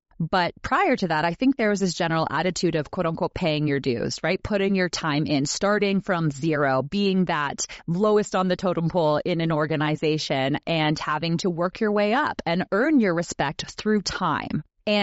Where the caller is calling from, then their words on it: Whistler, British Columbia, Canada; Yes, I am joining you from Whistler, Canada. I'm doing some work this morning, and then this afternoon I'll be skiing.